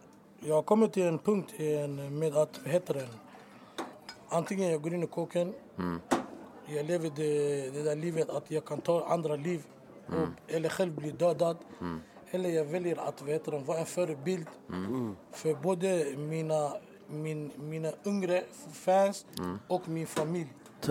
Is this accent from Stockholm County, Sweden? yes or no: yes; Tensta, Stockholm County, Sweden; Jag är 23 år. Jag har 8 döda vänner. Jag är från Tensta.